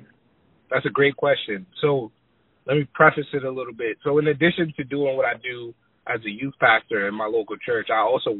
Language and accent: English; Boston, Massachusetts, United States; now in Lowell, United States; So I was born and raised in Boston, like Boston City proper. I currently live and work in a city called Lowell, Massachusetts, which is like 40 minutes north of Boston.